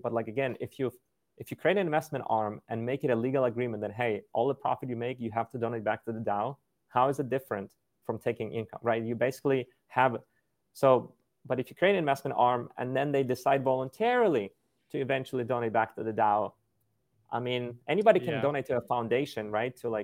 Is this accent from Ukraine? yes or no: yes; Ukraine; English is a second language; also born or lived in United States / Canada; now in Thailand; I'm a white guy, but I'm from Ukraine, immigrated to US. I've lived also, my parents are in Canada, so I've lived there a bit too. Now I'm in Asia right now. I'm, you know, doing this from Thailand.